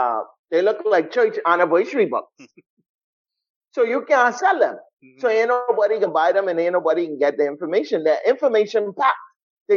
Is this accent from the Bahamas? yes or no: yes; Nassau, New Providence, Bahamas; I was brought up in Nassau, yeah. Mainly in South Beach. My parents are, all our life we've lived in South Beach.